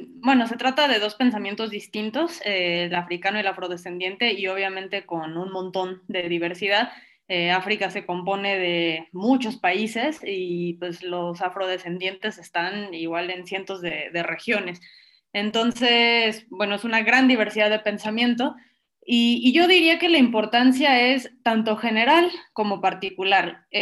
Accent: Mexico City, Mexico; soy de la Ciudad de México

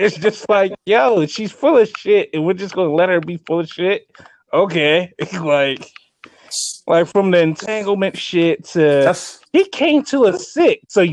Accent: Southfield, Michigan, United States; I'm from Southfield.

